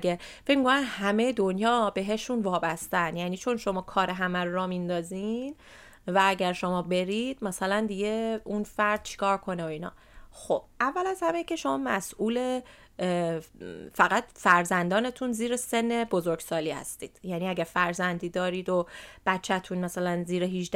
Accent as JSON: {"language": "Persian", "country": "Iran", "moved": "yes", "said": "حالا مثلا من وقتی از ایران اومدم بیرون هیچ وابستگی حس نمی کردم"}